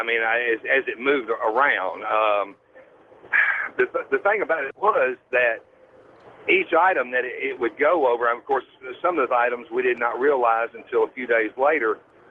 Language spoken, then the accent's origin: English; Olive Branch, Mississippi, United States; I'm from Olive Branch, Mississippi, just outside of Memphis, Tennessee.